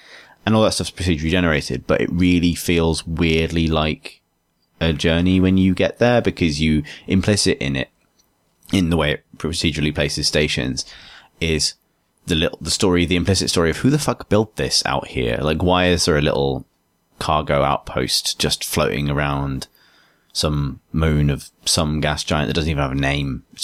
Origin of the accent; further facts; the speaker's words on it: South West England, United Kingdom; I'm attracted to because I'm from Wiltshire.